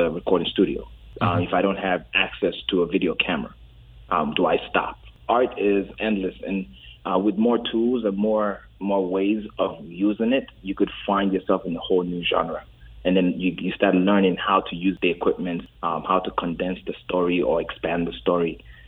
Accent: Nigeria; growing up in Nigeria, that's the name my mom, friends, everyone called me.

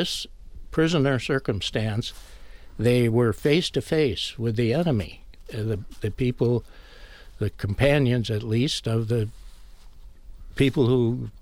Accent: Barron, Wisconsin, United States; It's modeled after my hometown of Barron.

